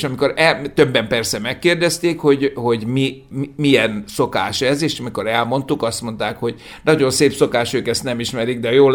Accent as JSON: {"language": "Hungarian", "country": "Hungary", "said": "Mert hogy ott érzik igazán, hogy magyar emberek vagyunk, és hogy tisztelnek és becsülnek minket azért, amit csinálunk és ahogy csináljuk."}